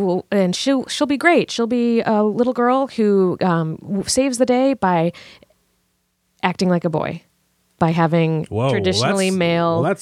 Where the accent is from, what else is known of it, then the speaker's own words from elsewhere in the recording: Virginia, United States; I mean, I'm from Virginia, which is technically the South, but usually to people in the South, they're like, not right. really. But it was the capital of the Confederacy.